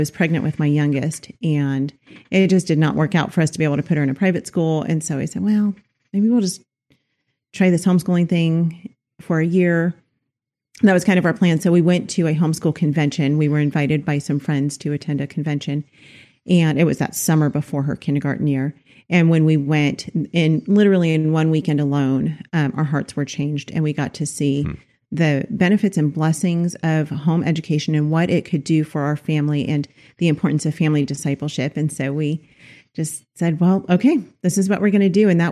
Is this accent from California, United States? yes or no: yes; Los Angeles, California, United States; Well, we're from Los Angeles.